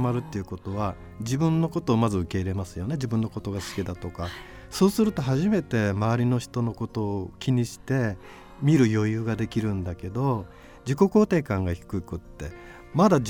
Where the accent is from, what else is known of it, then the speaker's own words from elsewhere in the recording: Kyushu, Japan; まあ、僕は九州の人間なんでちょっとそういうとこありますが